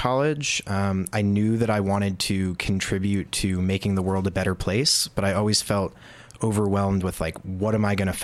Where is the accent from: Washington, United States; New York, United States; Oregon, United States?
New York, United States; Yorktown Heights; I grew up in Yorktown Heights, New York. It's a little town right near the Hudson River, about an hour north of New York City.